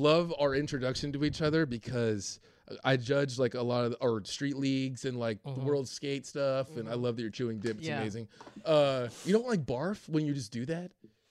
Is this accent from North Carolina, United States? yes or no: no; Laguna Hills, California, United States; I'm from Orange County.